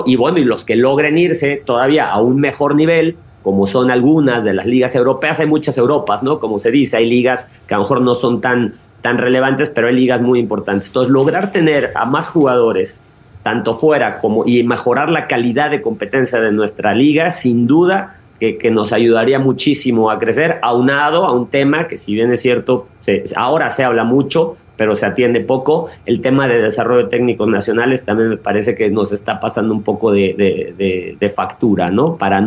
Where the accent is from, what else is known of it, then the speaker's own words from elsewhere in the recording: Veracruz, Mexico; also born or lived in State of Mexico / Mexico City; soy jarocho. Raúl, he vivido, viví mucho más tiempo entre Estado de México y Ciudad de México, pero mi familia toda es de Veracruz.